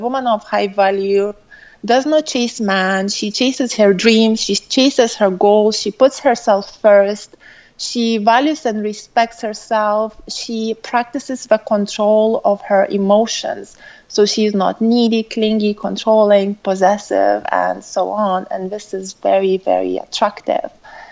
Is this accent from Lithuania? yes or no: yes; Lithuania; accent: mix; also born or lived in Ireland / United Kingdom / Switzerland; So originally, I am from Lithuania, but I lived in Ireland for 8 years. I lived in UK for about 8 years. I lived in Switzerland for a year. So my accent is a big mix of everything.